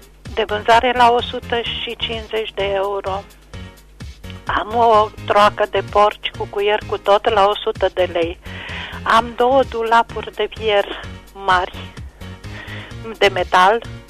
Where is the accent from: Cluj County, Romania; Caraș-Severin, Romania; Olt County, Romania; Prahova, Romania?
Caraș-Severin, Romania; Cuptoare; sunt din Cuptoare